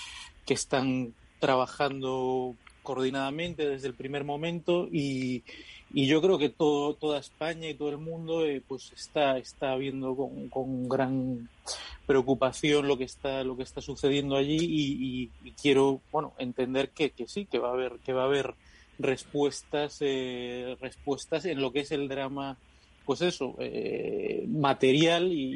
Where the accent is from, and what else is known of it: Venezuela